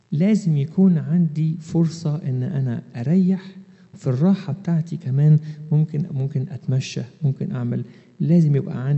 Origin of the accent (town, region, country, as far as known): Egypt